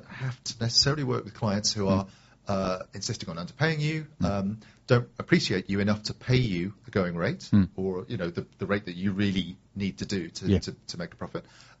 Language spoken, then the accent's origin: English; Deal, South East England, United Kingdom; So yeah, having been born and bred in Deal, where I, you know, my hometown, which I love, and still there now.